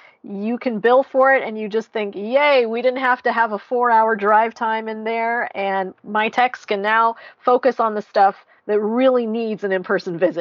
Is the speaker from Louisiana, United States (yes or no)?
no; California, United States; I'm from California. California is a very large place, very spread out place.